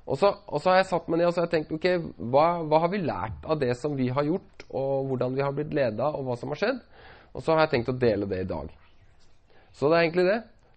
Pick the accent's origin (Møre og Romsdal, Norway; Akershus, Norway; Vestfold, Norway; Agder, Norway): Vestfold, Norway; Larvik; for jeg er fra Larvik, rett borti svingen der.